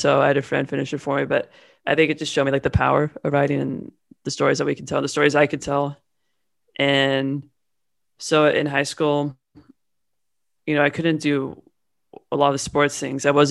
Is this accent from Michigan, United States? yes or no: no; Newport Beach, California, United States; born there; So I was born in Newport Beach, so I haven't gone very far, back in 1997, so I'm 24.